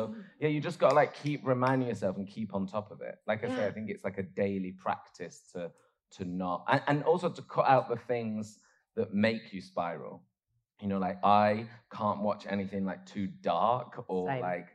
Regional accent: Oldham, North West England, United Kingdom; growing up in Oldham, I couldn't be like, I want to love myself.

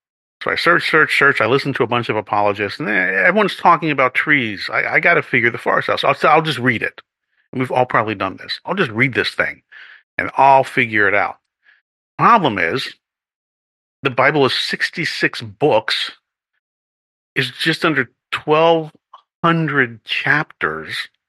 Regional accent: United States; I grew up in America, so there's some components of this being a Christian society.

